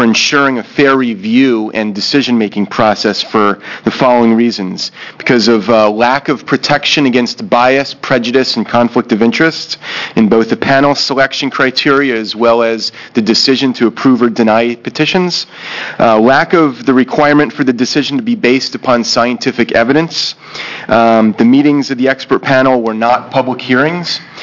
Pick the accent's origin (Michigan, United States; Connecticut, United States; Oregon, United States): Oregon, United States; Philomath; I'm from Philomath, Oregon.